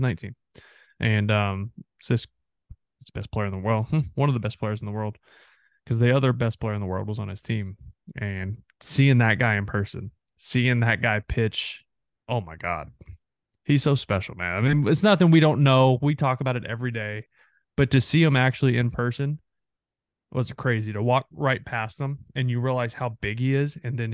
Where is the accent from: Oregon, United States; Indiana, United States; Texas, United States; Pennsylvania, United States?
Texas, United States; Texarkana; So that's more Arkansas, but I grew up on the Texas side of Texarkana, so it's not as big of an issue.